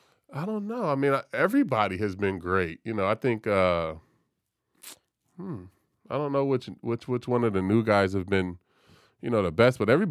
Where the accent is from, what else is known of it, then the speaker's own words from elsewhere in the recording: California, United States; "Bro, I'm from California."